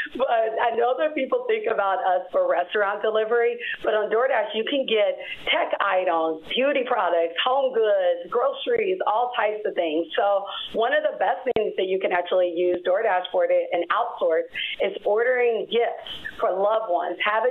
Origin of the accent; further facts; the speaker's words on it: Cincinnati, Ohio, United States; I'm from Ohio. Myself, I'm from Cincinnati, though, the other city in Ohio.